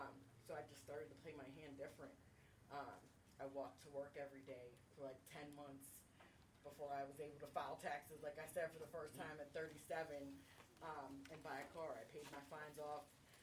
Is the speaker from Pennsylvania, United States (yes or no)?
yes; Philadelphia, Pennsylvania, United States; also born or lived in Indiana, Pennsylvania; Originally from Indiana, PA, I grew up in Philadelphia.